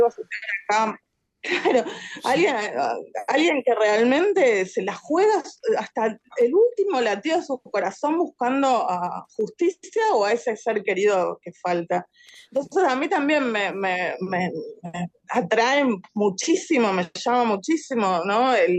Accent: Argentina; Nací en el 78 en Argentina, plena dictadura de Videla

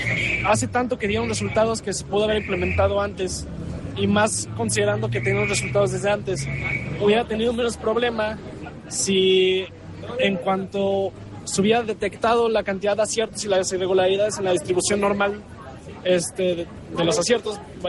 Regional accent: Aguascalientes, Mexico; vengo de Aguascalientes, voy a la carrera de física

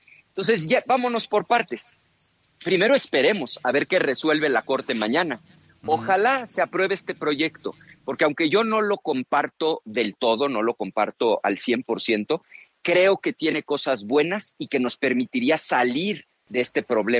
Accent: Mexico

